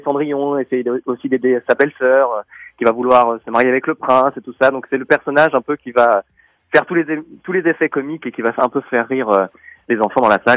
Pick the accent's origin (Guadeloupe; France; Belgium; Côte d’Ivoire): Belgium; Brussels, Brussels-Capital Region; Moi je suis de Bruxelles